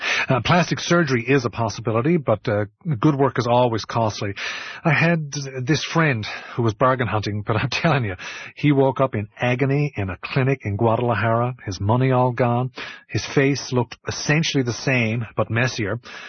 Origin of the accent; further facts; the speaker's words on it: Newfoundland and Labrador, Canada; You think just because I'm from Newfoundland, I know everybody there?